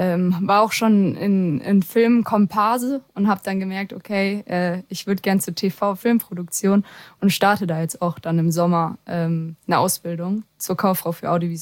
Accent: Baden-Württemberg, Germany; Ursprünglich komme ich aus der Nähe von Heidelberg, also 2 Stunden mit dem Auto

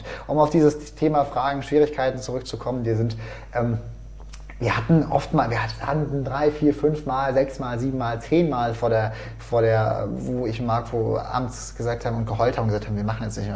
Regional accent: Würzburg, Bavaria, Germany; ich komme aus Würzburg, bin ja jetzt auch noch nicht so alt

